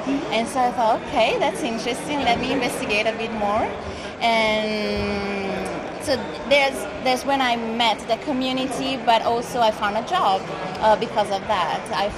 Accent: Italy; now in Barcelona, Spain; I'm from Italy, but I live in Spain, in Barcelona.

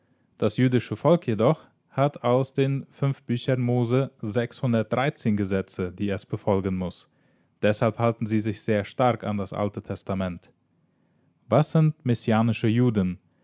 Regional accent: England, United Kingdom; In England, wo ich herkomme, und auch in Kanada, dauert es ein paar Tage länger.

